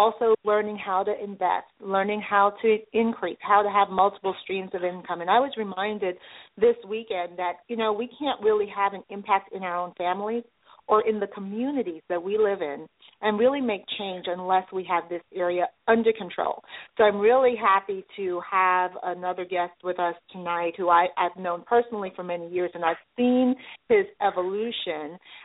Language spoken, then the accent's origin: English; New York City, New York, United States; I'm a native New Yorker, so are you